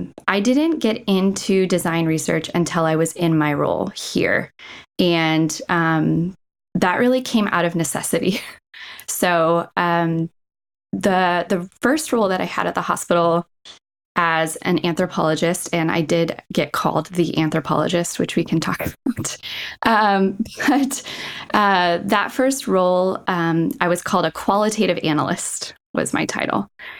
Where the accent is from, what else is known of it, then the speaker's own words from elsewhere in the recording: Iowa, United States; that I hadn't experienced growing up in Iowa